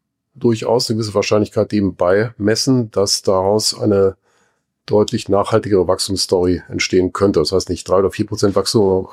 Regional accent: Heidelberg, Baden-Württemberg, Germany; Ich komme aus Heidelberg, wo es massenhaft Esskastanien gibt.

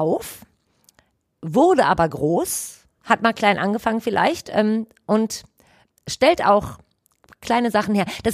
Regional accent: Germany; born or raised there

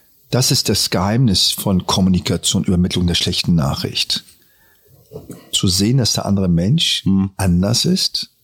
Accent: Berlin, Germany; born or raised there

